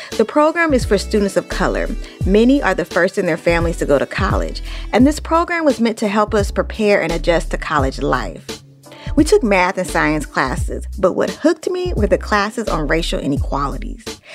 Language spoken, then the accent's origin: English; Oakland, California, United States; some of the Black and brown kids I grew up with in East Oakland didn't have big aspirations. I come from a working class neighborhood